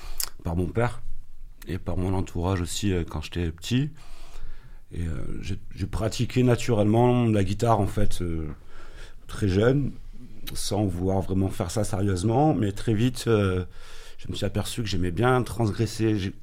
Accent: Marseille, Provence-Alpes-Côte d'Azur, France; je suis marseillais, précisément de la STAC.

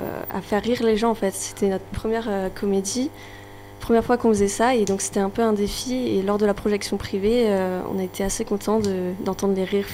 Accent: Mayotte, France; born there; Non, moi je suis née à Mayotte.

